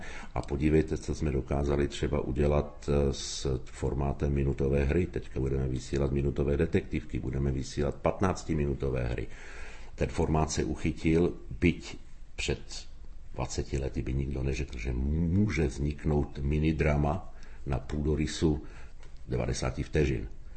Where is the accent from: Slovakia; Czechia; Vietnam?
Slovakia; born there; Czech is a second language; now in Czech Republic; protože jsem se narodil na Slovensku, ale za těch 23 let jsem se naučil češtinu velice citlivě vnímat